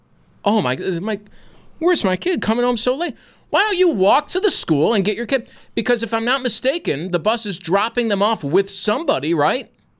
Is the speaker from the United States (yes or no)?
yes; New York, United States; I grew up in the Sweet Home District. I know the areas around the elementary schools.